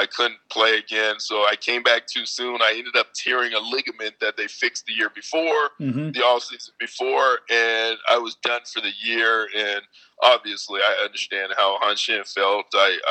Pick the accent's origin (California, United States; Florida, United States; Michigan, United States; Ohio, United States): California, United States; San Francisco; moved away as an adult; Number one was easy because I grew up in San Francisco.